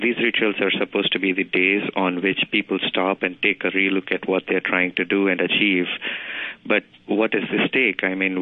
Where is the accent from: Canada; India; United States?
India; I come from India